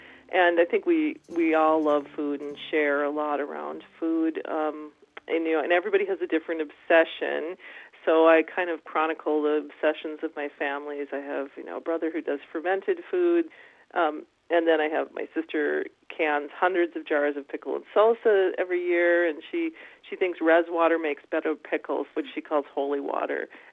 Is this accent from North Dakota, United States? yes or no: yes; North Dakota, United States; now in Twin Cities, United States; I grew up in North Dakota. I'm Turtle Mountain Band of Ojibwe, and I live in the Twin Cities.